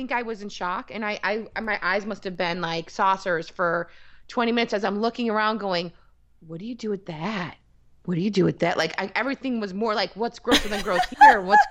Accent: Midwest, United States; I'm a girl from the Midwest.

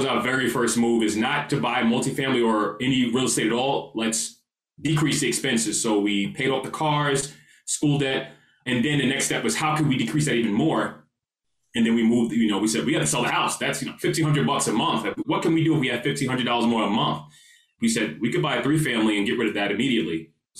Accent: Queens, New York, United States; Actually, I was born in Queens, New York, born and raised, good upbringing.

